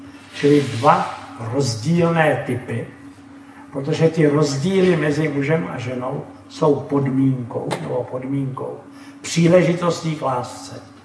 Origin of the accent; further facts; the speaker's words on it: Prague, Czechia; v cizině, že jsem z Prahy nebo z Čech